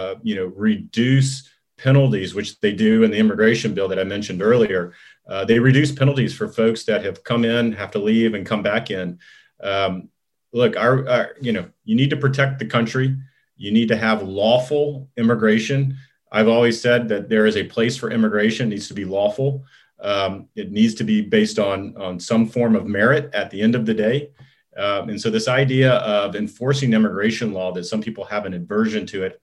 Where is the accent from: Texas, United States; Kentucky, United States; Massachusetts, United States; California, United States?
Texas, United States; I grew up in Texas, so I'm partial to country music.